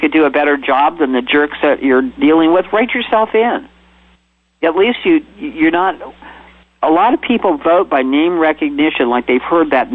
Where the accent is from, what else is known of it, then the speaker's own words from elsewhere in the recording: California, United States; I'm a Californian and you're doing it so much better than me.